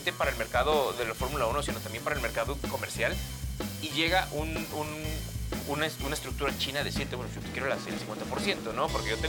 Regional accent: Mexico; Vimos y lo sufrimos como mexicanos

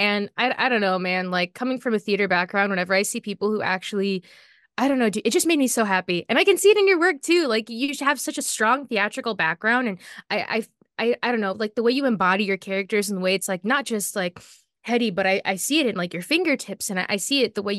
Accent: Las Vegas, Nevada, United States; I'm from Vegas, so all we got is casinos.

